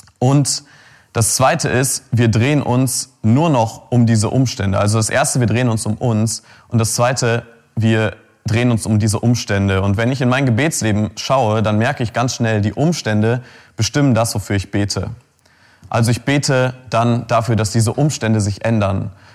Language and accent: German; Munich, Bavaria, Germany; Ich komme aus München, aus der Freien Evangelischen Gemeinde München-Mitte